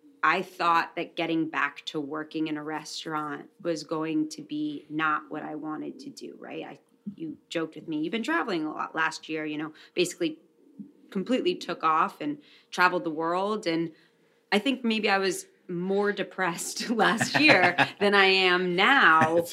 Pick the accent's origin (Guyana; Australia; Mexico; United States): United States; New York City, New York; I'm a woman from New York City who's like, you know, lived a completely different life. And I come from a capitalist background.